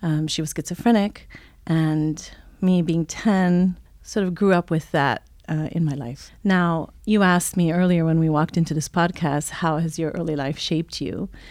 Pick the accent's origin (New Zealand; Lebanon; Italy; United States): Italy; also born or lived in Switzerland; I was born in Switzerland, raised in Italy, German mom, American dad, lived just about all the continents and speak five languages.